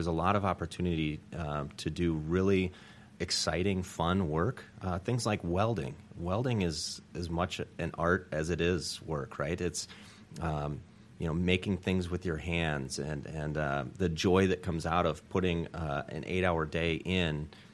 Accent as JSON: {"language": "English", "town": "Cedar Rapids", "region": "Iowa", "country": "United States", "tie": "born or raised there", "lives_now": "Des Moines, United States", "said": "And when I was growing up in Cedar Rapids on the east side of the state, we called it Des Moines, and nobody wanted to go there."}